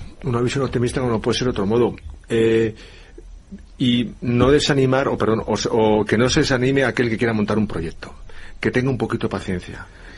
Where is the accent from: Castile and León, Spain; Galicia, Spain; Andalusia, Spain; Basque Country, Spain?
Castile and León, Spain; Soria; Nosotros que somos de Soria